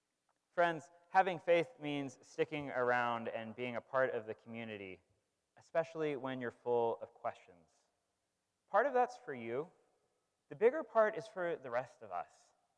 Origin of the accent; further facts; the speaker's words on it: Oregon, United States; I grew up in Oregon, but I learned about Philadelphia and the Quakers here that were part of the abolitionist movement.